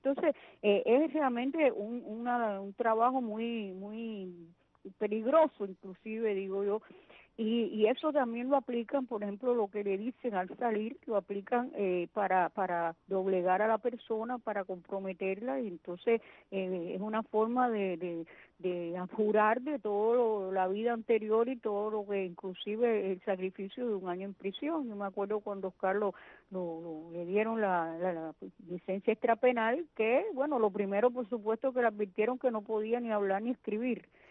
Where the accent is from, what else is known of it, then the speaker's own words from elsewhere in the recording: Cuba; somos cubanos que queremos expresar lo mejor para nuestro país